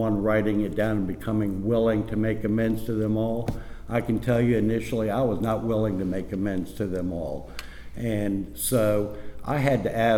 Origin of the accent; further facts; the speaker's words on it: United States; I thought I had an inherent right as a American male to drink every day at 5 o'clock